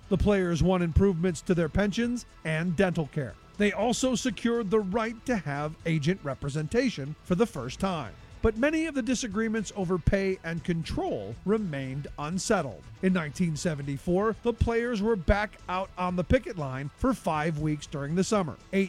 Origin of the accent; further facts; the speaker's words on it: Cleveland, Ohio, United States; As a kid growing up in Cleveland, you know, I got to do what I got to do.